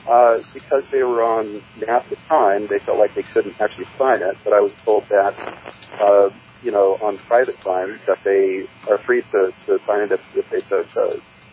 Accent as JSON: {"language": "English", "region": "California", "country": "United States", "said": "I'm a physician from Southern California."}